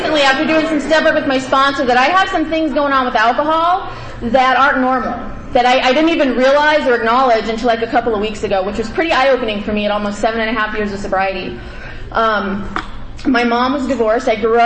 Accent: Arizona, United States; I was born and raised in Arizona. I am the oldest of three kids.

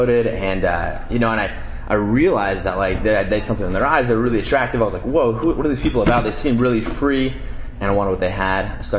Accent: Denver, Colorado, United States; I'm from Denver, Colorado. And I have a home group out there.

